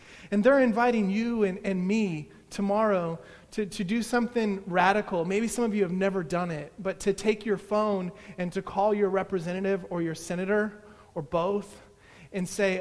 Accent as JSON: {"language": "English", "town": "Kansas City", "region": "Missouri", "country": "United States", "said": "See, because I'm from Kansas City"}